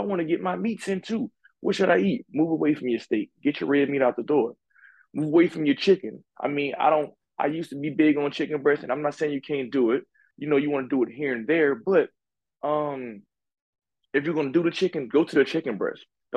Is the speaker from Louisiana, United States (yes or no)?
yes; New Orleans, Louisiana, United States; and no, listen, I have a little accent, y'all. I'm from New Orleans, so bear with me here.